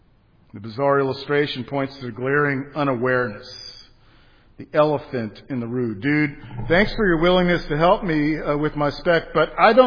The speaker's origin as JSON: {"language": "English", "town": "Miami", "region": "Florida", "country": "United States", "tie": "born or raised there", "also_born_or_lived": "Los Angeles, United States / Cincinnati, United States", "said": "I remember as a kid, I grew up in Miami, moved to Los Angeles, California, and for a couple years I lived for a short time in kind of middle and elementary school in Cincinnati, Ohio"}